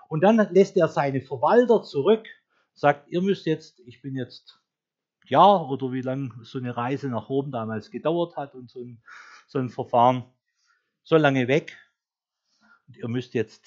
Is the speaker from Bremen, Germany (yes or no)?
no; Baden-Württemberg, Germany; aber ich sage es mal als Schwabe